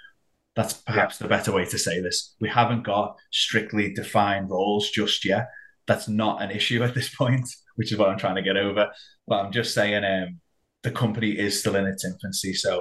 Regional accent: Liverpool, North West England, United Kingdom; It's our first time back in Liverpool in over 5 years. So I'm excited to be in my hometown, but also to be going to my hometown as part of a show this exciting.

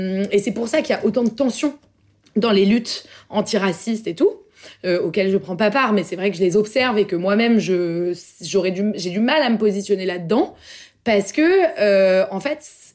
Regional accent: Paris, Île-de-France, France; je suis parisienne. Voilà. Je suis française.

